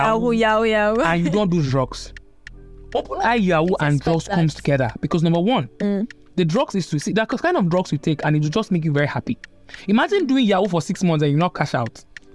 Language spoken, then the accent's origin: English; Lagos, Nigeria; I know I grew up in Lagos.